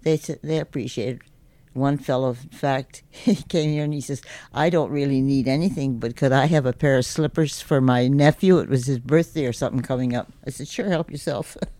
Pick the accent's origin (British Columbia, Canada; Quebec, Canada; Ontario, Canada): British Columbia, Canada; Revelstoke; I live in the Big Eddy, and I was born here in Revelstoke, 1932. I've lived here all my life.